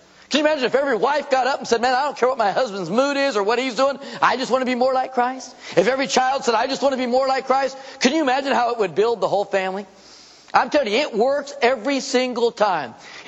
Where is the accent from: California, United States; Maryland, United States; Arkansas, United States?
California, United States; San Diego; I'm from San Diego. So, yeah, I like the San Diego Chargers, the Padres.